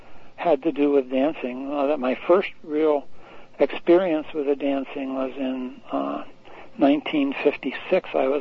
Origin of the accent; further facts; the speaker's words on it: Portland, Oregon, United States; moved away as an adult; also born or lived in Boston; I was born in Boston, believe it or not. And then my family moved to Portland, Oregon, when I was about 7. And so I grew up in Portland, Oregon.